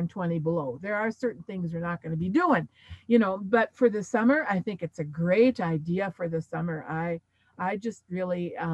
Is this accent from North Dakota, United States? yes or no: yes; Fargo, North Dakota, United States; now in Jamestown, United States; I was born and raised in Fargo and we had that all the time.